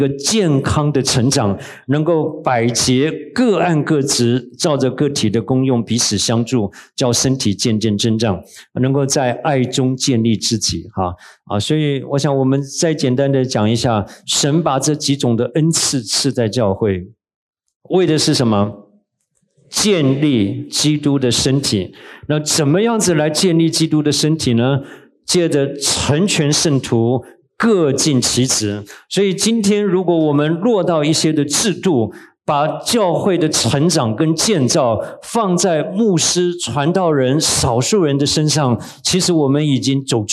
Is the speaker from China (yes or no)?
no; Taiwan; 我们在台湾长大的